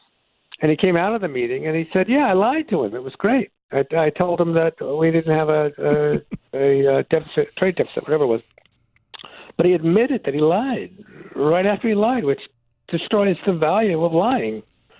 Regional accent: New York, United States; I grew up in New York. I lived with a guy, and I knew it was dangerous.

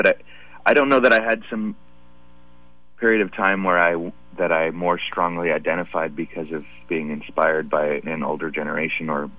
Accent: Oakland, California, United States; since I grew up in Oakland, and specifically the street I grew up on, was full of biracial kids.

